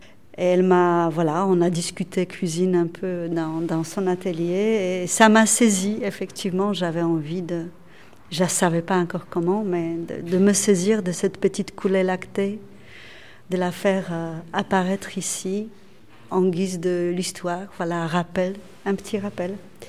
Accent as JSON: {"language": "French", "country": "Poland", "said": "Je suis polonaise, oui."}